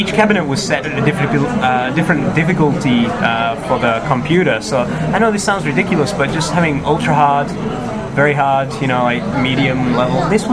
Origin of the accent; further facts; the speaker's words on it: England, United Kingdom; I come from England, and the arcade scene is dead there